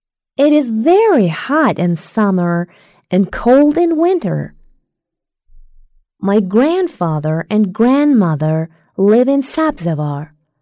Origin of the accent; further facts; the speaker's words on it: Mashhad, Razavi Khorasan, Iran; English is a second language; I'm from Mashhad. Mashhad is a city in the northeast of Iran. It's a big and clean city.